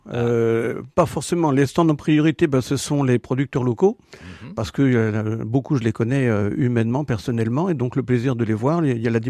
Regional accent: Auvergne-Rhône-Alpes, France; J'ai grandi en Haute-Savoie. Ouais. Et comme mon nom l'indique, je suis originaire d'Alsace. Enfin, ma famille était de la frontière allemande côté.

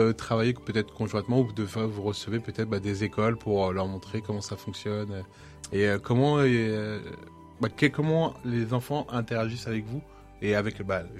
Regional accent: Paris, Île-de-France, France; quand on vient de Paris, comme moi, nous... Enfin, c'est complètement différent. Enfin, moi, comme je dis, ça va faire 3 ans que je suis sur la région.

